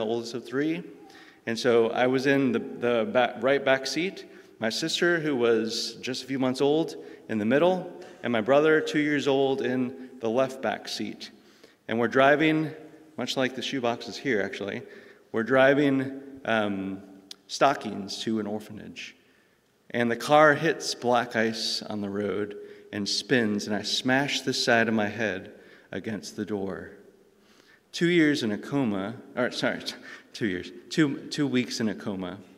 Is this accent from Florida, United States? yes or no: no; Michigan, United States; born there; I was born in Michigan. I was born in 1985, but my family were Christians.